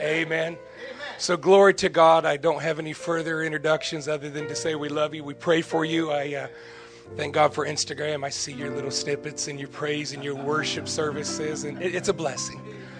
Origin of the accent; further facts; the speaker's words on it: Ohio, United States; now in Sarasota, United States; he's been up to my hometown up in Ohio. I am a northerner. But I chose to come be with you. I chose to leave my home in the cold, frozen north and to enjoy 75 degree Februarys.